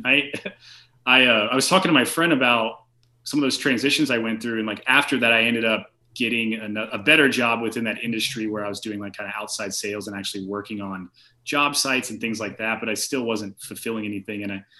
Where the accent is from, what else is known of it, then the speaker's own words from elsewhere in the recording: Tennessee, United States; Growing up in Tennessee, it's a very Southern sort of just redneck like party atmosphere, you know?